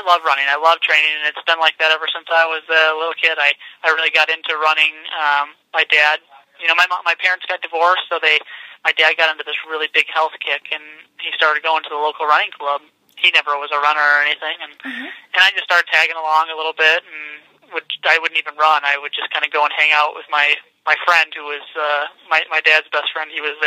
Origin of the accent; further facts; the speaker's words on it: Grand Rapids, Michigan, United States; You know, I'm from Grand Rapids, Michigan